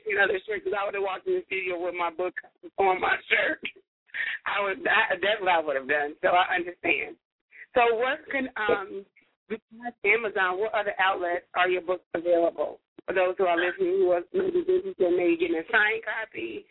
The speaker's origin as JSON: {"language": "English", "town": "Chicago", "region": "Illinois", "country": "United States", "said": "I totally agree. I'm from Chicago, so I understand."}